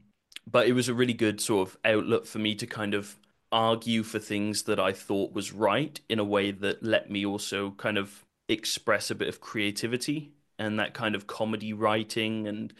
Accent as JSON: {"language": "English", "region": "Wales", "country": "United Kingdom", "tie": "born or raised there", "also_born_or_lived": "Germany", "moved": "as an adult", "lives_now": "England", "said": "I grew up in Wales. I lived my life in Wales until I was about 20 years old. At that point, I joined the military. So I lived in England for a little while, and then I got transferred to Germany and lived in Germany for sort of 3 or 4 years. And now I've moved back to England."}